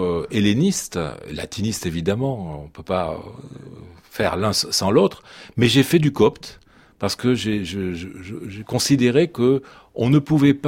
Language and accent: French; France; Nous sommes des Français peu habitués au multilinguisme.